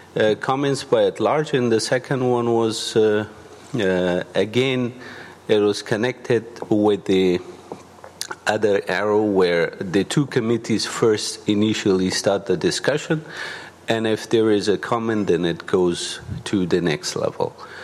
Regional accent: Afghanistan; I'm a fellow from Afghanistan.

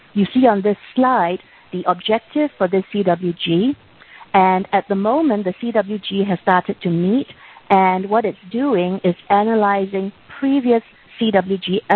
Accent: Singapore; now in United States; I'm based in the United States, working from home, although I'm originally from Singapore.

